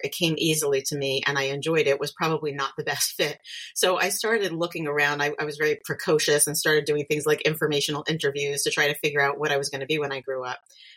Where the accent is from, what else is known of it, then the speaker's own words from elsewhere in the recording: New York City, New York, United States; born there; I was born in New York, but I didn't grow up in New York.